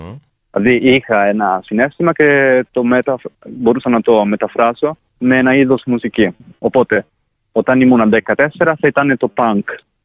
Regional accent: Rome, Lazio, Italy; Greek is a second language; Έφυγα από τη Ρώμη, αλλά παρόλα αυτά είναι η πόλη μου, είναι η βάση μου.

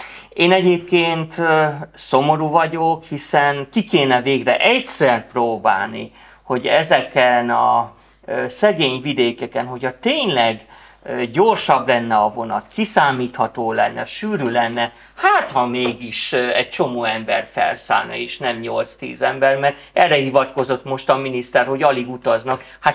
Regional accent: Fehérgyarmat, Szabolcs-Szatmár-Bereg, Hungary; mint például az a vidék, ahonnan én is származom, Fehérgyalmat és környéke

